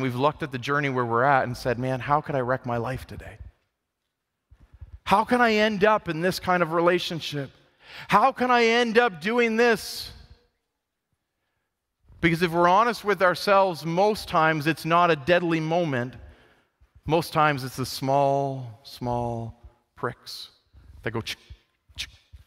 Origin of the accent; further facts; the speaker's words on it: Windsor, Ontario, Canada; Growing up in the city, growing up in Windsor, I used to have those times